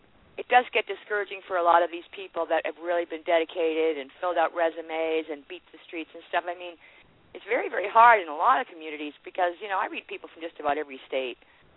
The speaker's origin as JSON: {"language": "English", "town": "Worcester", "region": "Massachusetts", "country": "United States", "tie": "born or raised there", "lives_now": "Roanoke, United States", "said": "I was born and raised in Worcester."}